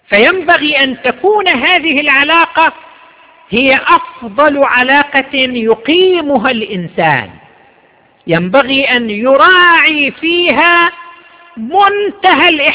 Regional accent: Saudi Arabia; عندنا في المملكة العربية السعودية

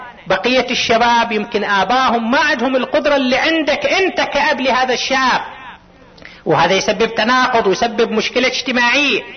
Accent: Qatif, Eastern Province, Saudi Arabia; خاصة عندنا في القطيف النادي عندنا بعد ما انفعل دوره، حتى اقل من دور الاندية في المدن الاخرى.

